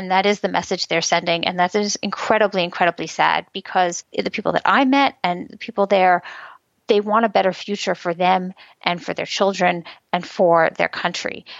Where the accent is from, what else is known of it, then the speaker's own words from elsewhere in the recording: United States; you know, I'm an American, and I believe in freedom, and I believe in democracy